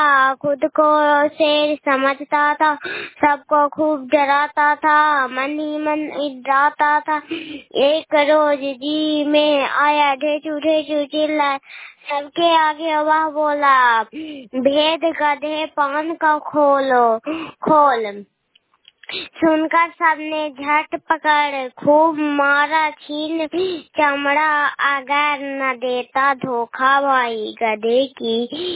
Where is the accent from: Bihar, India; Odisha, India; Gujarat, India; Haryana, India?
Bihar, India; मैं नालंदा जिला के निवासी हूँ। मैं गोरापुर पंचायत से बोल रही हूँ।